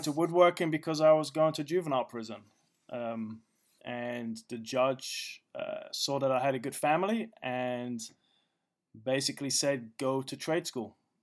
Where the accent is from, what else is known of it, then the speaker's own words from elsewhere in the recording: London, United Kingdom; Okay, so I grew up in northwest London, Brent Cross area. So it's off the Northern Line, pretty close to Camden Town.